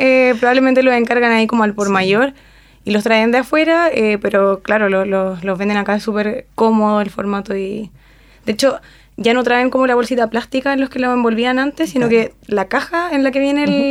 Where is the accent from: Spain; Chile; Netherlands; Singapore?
Chile; Siempre a última hora, como buenos chilenos.